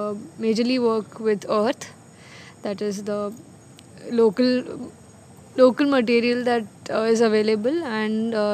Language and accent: English; Pune, Maharashtra, India; I'm from Pune, Maharashtra.